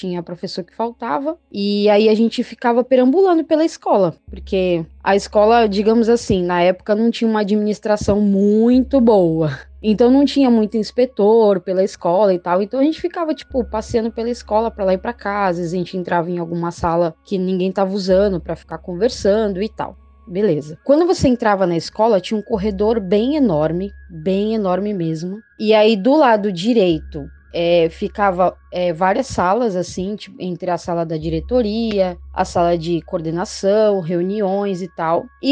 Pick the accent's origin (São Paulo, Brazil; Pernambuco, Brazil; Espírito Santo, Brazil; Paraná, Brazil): São Paulo, Brazil; Santos; eu tenho 32 anos, sou aqui de Santos, São Paulo.